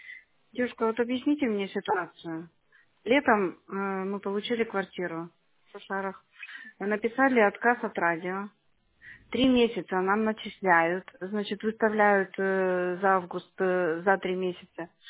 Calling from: Krasnoyarsk Krai, Russia; я из Красноярского края звоню.

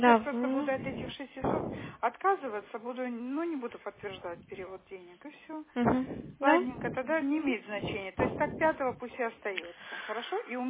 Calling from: Pargolovo, Saint Petersburg, Russia; я вам звоню из Парголова, улица Тихоокеанская, 17, квартира 119.

